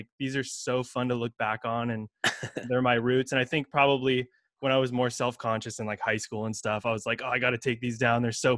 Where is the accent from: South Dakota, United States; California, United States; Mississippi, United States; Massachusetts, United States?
California, United States; now in Chico, United States; I'm from the Bay Area, but I went to school in Chico and graduated, and now I'm living and working here, kind of based here. My family's from the East Bay though, so I'm always back and forth.